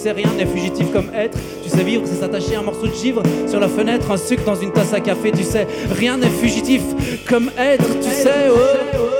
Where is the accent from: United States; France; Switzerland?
Switzerland; Yverdon-les-Bains, Vaud; je viens d'Yverdon.